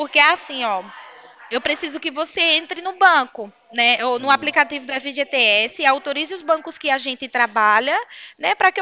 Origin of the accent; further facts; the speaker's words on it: Pernambuco, Brazil; Eu sou do Pernambuco também.